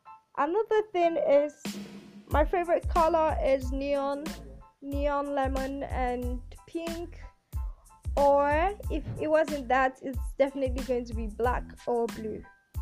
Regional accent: Abeokuta, Ogun, Nigeria; I am from Ogun State, Nigeria. I'm from Abeokuta, a proud Ijaya girl. Yeah, very, very proud. I was born in Abeokuta, and I grew up in Abeokuta.

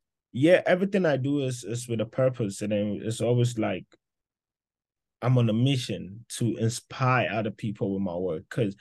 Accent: Ghana; Growing up in Ghana doing photography is hard.

